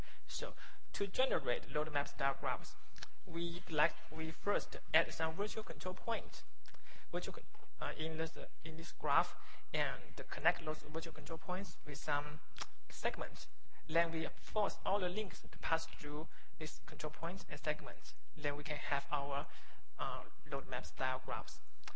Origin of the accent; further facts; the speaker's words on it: Hong Kong; I'm from Hong Kong.